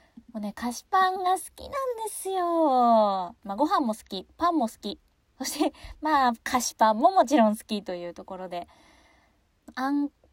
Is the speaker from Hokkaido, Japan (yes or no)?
yes; Sapporo, Hokkaido, Japan; 札幌に、私札幌出身なんですけど